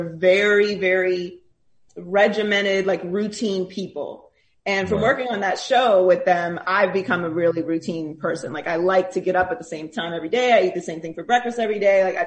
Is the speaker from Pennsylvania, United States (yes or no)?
yes; Pittsburgh, Pennsylvania, United States; also born or lived in Miami; Like I grew up in Pittsburgh, but I really became like an adult in Miami.